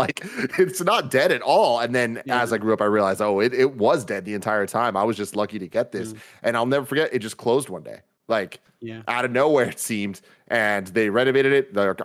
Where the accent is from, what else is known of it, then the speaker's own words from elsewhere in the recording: San Francisco, California, United States; I was so lucky growing up in San Francisco because Pier 39 had a legendary arcade